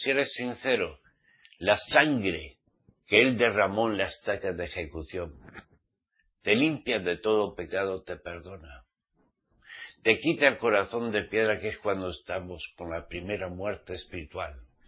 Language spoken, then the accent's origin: Spanish; Navarre, Spain; y más en mi tierra, Navarra